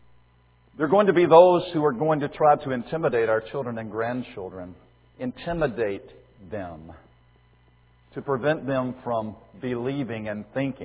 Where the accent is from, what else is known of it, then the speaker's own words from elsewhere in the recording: Alabama, United States; I grew up in South Alabama. I told you this the other night. Everybody on my street where I grew up went to church somewhere.